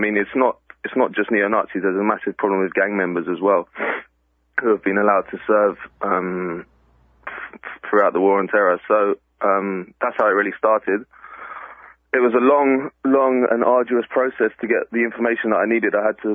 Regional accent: London, United Kingdom; I'm from London. I work for the Financial Times now in London, but I spent a bit of time in the States at graduate school at Columbia, and then lived there afterwards

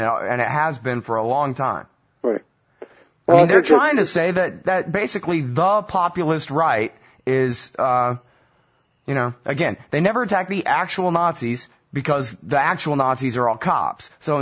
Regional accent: Austin, Texas, United States; now in Los Angeles, United States; Well, you know, I'm in Los Angeles now, but I grew up in Austin, Texas.

